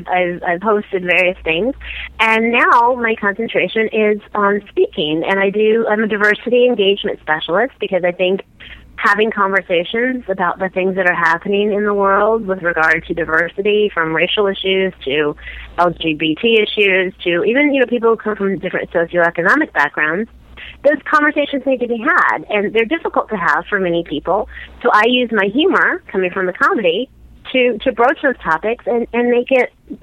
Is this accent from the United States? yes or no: yes; Dallas, Texas, United States; now in New York City, United States; That's where I grew up, but I live in New York City.